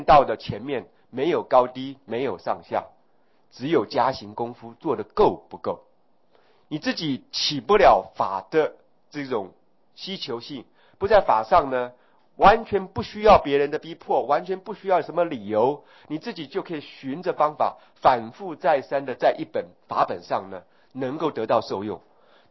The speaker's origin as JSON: {"language": "Chinese", "country": "Taiwan", "said": "比如说呢，我们台湾人啊，只要有一个人出到国外去啊"}